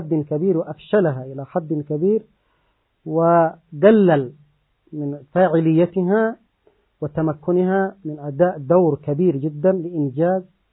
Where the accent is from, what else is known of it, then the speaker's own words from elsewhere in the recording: Yemen; سواء عندنا في اليمن